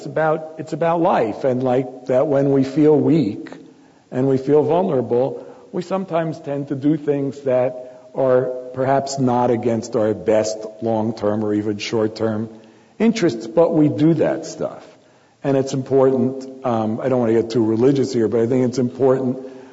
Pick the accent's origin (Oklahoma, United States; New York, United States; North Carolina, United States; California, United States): New York, United States; New York City; My mother grew up in Brooklyn. My father grew up in the Bronx. I grew up in Manhattan.